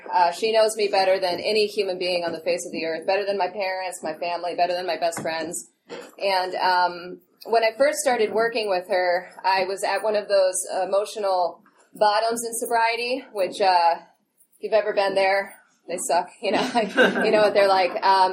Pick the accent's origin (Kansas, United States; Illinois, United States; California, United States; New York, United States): New York, United States; let's see, I am from New York. My family is crazy, and I love them